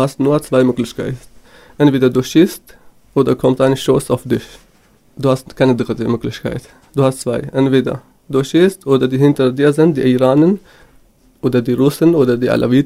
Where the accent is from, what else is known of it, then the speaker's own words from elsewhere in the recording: Syria; German is a second language; now in Germany; Ich bin Kurde aus Nordosten von Syrien und 24 Jahre alt.